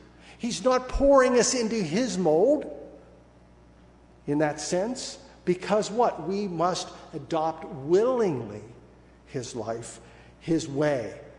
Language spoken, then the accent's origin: English; West Virginia, United States; knew I grew up in West Virginia, when friends lived across the hollow and not across the parking lot or across the other subdivision.